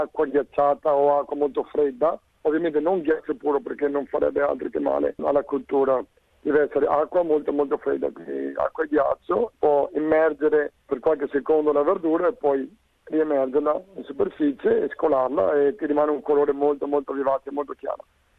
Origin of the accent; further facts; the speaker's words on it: Venice, Veneto, Italy; Oggi vorrei presentare un piatto della mia terra, della zona di mare, della zona di Venezia